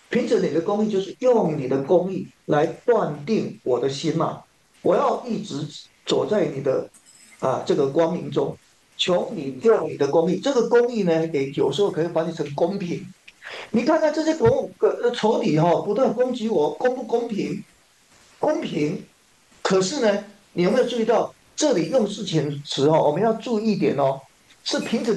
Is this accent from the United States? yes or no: no; China; 犹太一样吧，跟我们中国人一样吧。